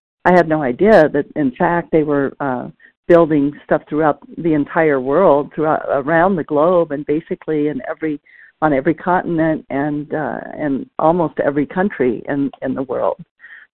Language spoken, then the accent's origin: English; Boulder City, Nevada, United States; I grew up in Boulder City, Nevada, which was the company town for the signature project of Bechtel in the 1930s, Hoover Dam.